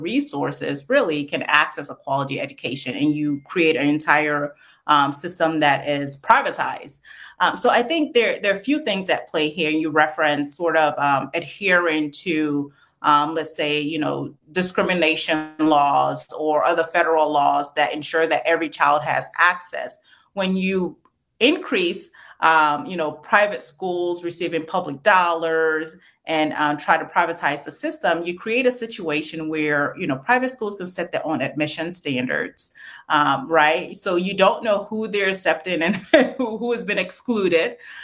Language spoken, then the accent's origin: English; St. Paul, Minnesota, United States; I grew up in St. Paul, Minnesota, and the first charter school was established in Minnesota.